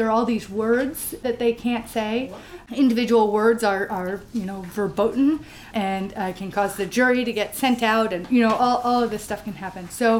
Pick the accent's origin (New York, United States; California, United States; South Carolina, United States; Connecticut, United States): Connecticut, United States; New London; And then in my hometown of New London, Connecticut, Groton, Connecticut, also has a submarine base.